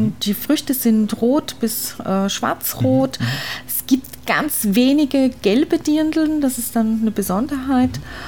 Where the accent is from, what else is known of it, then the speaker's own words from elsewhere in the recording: Annaberg-Buchholz, Saxony, Germany; now in Austria; Ja, ich komme ursprünglich aus Sachsen, aus dem Erzgebirge, Annaberg-Buchholz, ehemalige DDR.